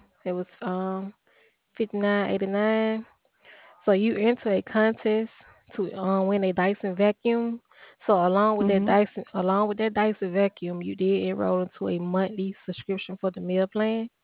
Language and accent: English; California, United States; California.